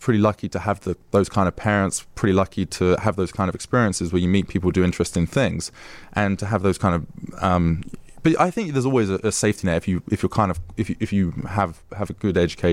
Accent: Southend-on-Sea, East of England, United Kingdom; Yeah, so I grew up a place called Southend-on-Sea, which probably isn't that well known.

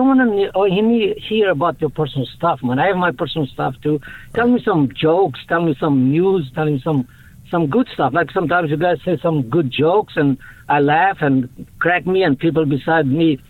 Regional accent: Portugal; I'm from Portugal.

